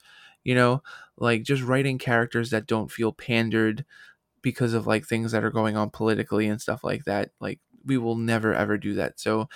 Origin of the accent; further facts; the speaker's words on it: Brooklyn, New York, United States; I'm from Brooklyn, so it's just like, I don't see people's color, ethnicity, sexual preference.